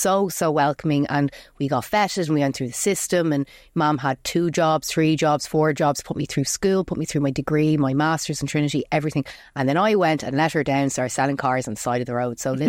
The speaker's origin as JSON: {"language": "English", "country": "Ireland", "said": "Yeah, I'm kind of, I suppose I'm new age Irish. Like, I am Irish, but I've been here since I was about 5 years old. So I've been here 27 years, you know, but my mum is Somalian."}